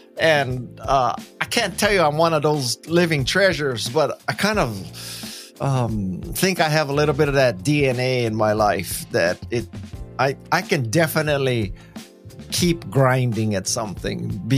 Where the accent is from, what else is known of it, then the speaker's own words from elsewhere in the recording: Hawaii, United States; So I was born and raised in Hawaii, as you said, and I'm Japanese American. So there's a lot of forces there. Being from Hawaii, which was a very heterogeneous society, and I was in a lower middle class family.